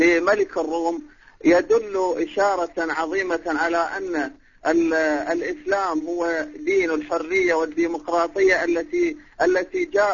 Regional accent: Baghdad, Baghdad Governorate, Iraq; أنا من بغداد

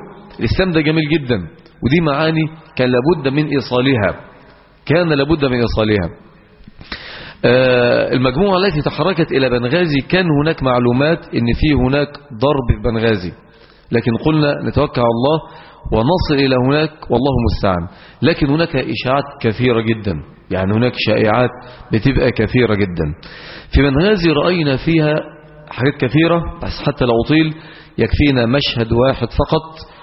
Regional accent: Egypt; وقلنا لهم إن احنا أتيناكم من مصر لنثبتكم وندعو لكم

